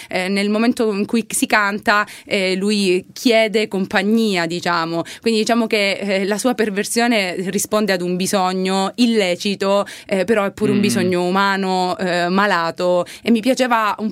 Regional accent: Calabria, Italy; perché mi piaceva scroccare anche il pubblico pugliese, perché io sono calabrese

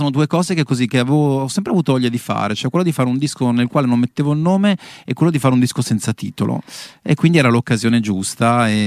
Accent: Padua, Veneto, Italy; now in Milan, Italy; questa città Milano, che è la città che mi ha diciamo adottato, perché io comunque sono originario di Padova ma vivo qui da 16 anni

